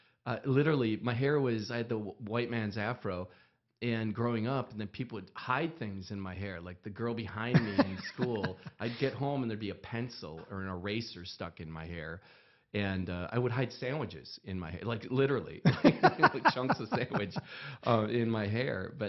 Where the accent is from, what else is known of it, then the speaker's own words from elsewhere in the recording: Wisconsin, United States; Eric essentially knew I was from Wisconsin